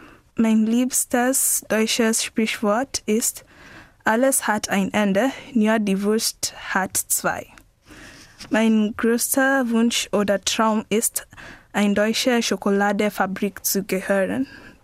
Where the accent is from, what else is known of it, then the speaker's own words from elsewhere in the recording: Kenya; German is a second language; Ich komme aus Kenia und ich bin 16 Jahre alt.